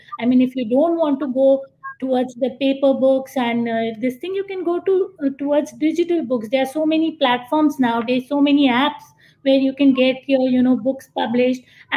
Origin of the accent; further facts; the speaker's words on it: India; because India is my home country and I knew people there, so I got my books published there.